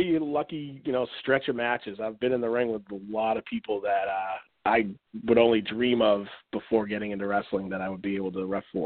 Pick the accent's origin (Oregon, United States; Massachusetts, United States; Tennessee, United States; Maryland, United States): Massachusetts, United States; Boston; I'm from the Boston area, and I trained at the Chaotic Training Center